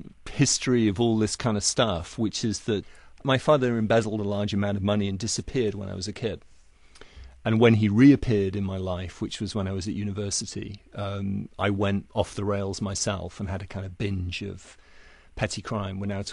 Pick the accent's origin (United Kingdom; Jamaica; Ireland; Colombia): United Kingdom; England; now in Los Angeles, United States; I'm an English guy, obviously, and one of the things that attracted me about LA when I first came here was, gee, everyone's so up for it